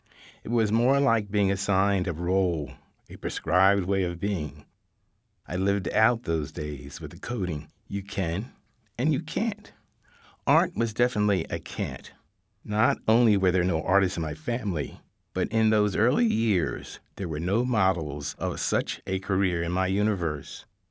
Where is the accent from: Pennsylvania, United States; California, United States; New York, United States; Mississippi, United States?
Pennsylvania, United States; Philadelphia; Growing up in Philadelphia in the 1940s, I was very much aware of racial separation.